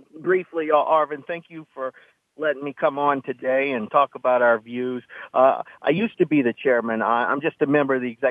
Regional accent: Louisiana, United States; I'm from Louisiana. We make oil and gas here. You know, that's one of our major exports. So you're undercutting my state's economy

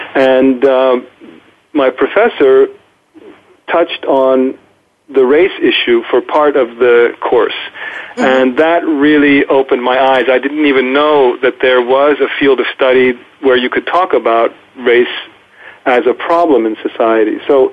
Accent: Swarthmore, Pennsylvania, United States; Well, when I was growing up in Swarthmore, outside Philadelphia, I was living in a town that was mostly white, and our family was interracial.

